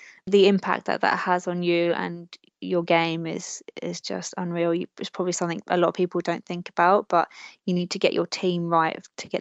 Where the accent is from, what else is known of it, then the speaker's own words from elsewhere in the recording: United Kingdom; I never actually did have a dream come true until I medaled in my home country.